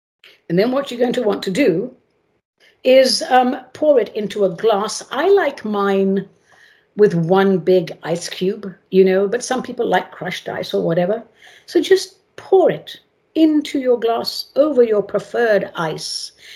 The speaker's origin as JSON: {"language": "English", "region": "England", "country": "United Kingdom", "tie": "born or raised there", "said": "I was raised in England. I love Christmas, or Crimbo, as we call it there."}